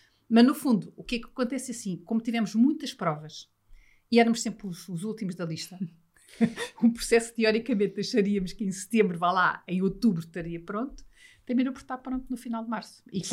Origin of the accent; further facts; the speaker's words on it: Portugal; eu costumo dizer, nós somos portugueses, somos todos muito relacionais